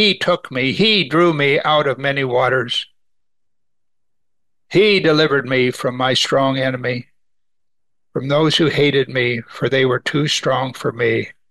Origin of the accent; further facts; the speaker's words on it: Missouri, United States; You know, I grew up in Missouri in Tornado Alley in the springtime.